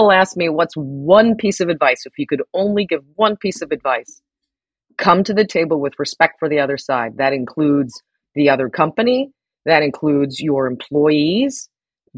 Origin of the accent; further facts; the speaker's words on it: United States; And then when I go to the country, and I'm speaking as an American, I don't go to the French and say, well, you know, that's not how we do it in the US, right?